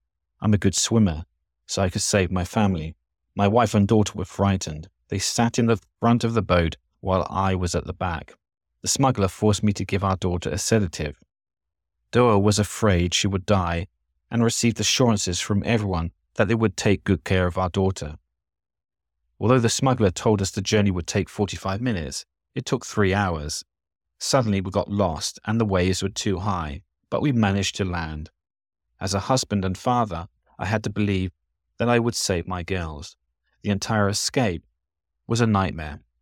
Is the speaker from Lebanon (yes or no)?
yes; Lebanon; moved away as an adult; now in Syria; We met in Damascus, where I came from Lebanon for work.